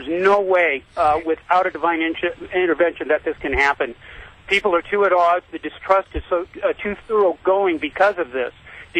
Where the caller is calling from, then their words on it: Yerington, Nevada, United States; I'm calling from Urington, Nevada.